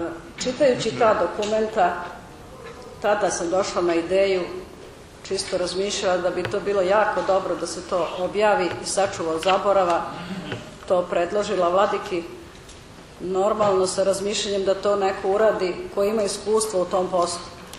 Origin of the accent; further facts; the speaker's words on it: Kosovo; born there; Iako sam rođena na Kosovu i Metohiji, dole su mi rođeni svi moji i roditelji